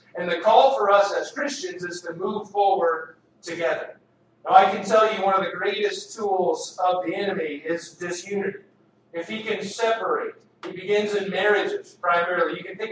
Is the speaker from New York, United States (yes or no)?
no; Texas, United States; You guys know I grew up in Texas.